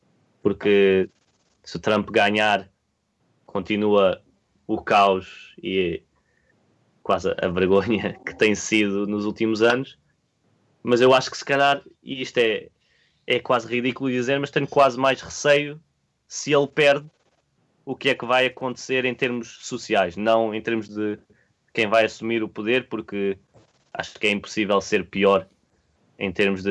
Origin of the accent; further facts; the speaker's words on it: Portugal; Sim, e sendo português... ajuda-me a estar aqui de certa maneira